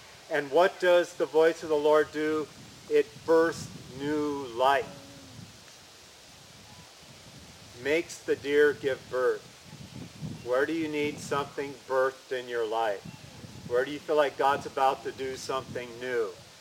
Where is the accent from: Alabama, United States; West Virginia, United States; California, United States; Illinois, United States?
California, United States; And I'm speaking from experience because I grew up in California.